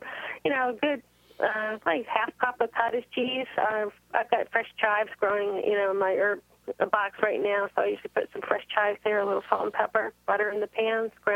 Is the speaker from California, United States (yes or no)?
no; Connecticut, United States; I grew up in Connecticut, and that's the dividing line between Red Sox and Yankees.